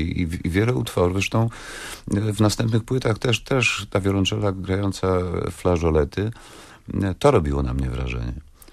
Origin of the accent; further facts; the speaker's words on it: Wrocław, Lower Silesian Voivodeship, Poland; ja jestem wrocławianinem. I praktycznie takim wrocławianinem, który nawet we Wrocławiu nie zna ludzi